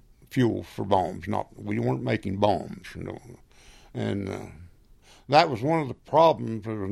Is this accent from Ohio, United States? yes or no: yes; Oak Hill, Ohio, United States; But I saw what happened to my hometown. I lived in Oak Hill, Ohio, okay?